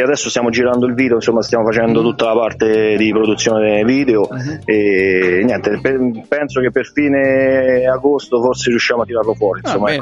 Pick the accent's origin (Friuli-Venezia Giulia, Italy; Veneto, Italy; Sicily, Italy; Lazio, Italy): Lazio, Italy; Frosinone; moved away as an adult; now in Rome, Italy; Io sono di Frosinone.